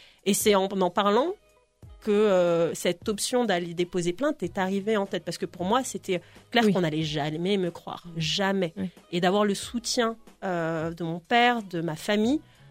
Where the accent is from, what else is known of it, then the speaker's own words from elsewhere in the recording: Grigny, Île-de-France, France; j'ai grandi à Grigny dans le 91